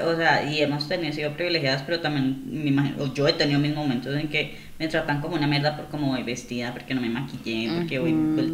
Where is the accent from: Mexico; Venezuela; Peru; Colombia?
Colombia; Cali, Valle del Cauca; Soy caleña, no te estoy coqueteando.